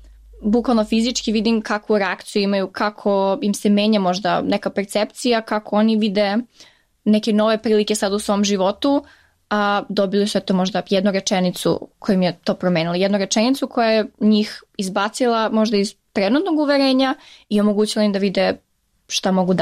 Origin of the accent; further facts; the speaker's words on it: Niš, Southern and Eastern Serbia, Serbia; now in United States; imam akcenat kad pričam srpski, što sam iz Niš, što ako mi je bilo toliko lepo tamo, treba tamo da se odselim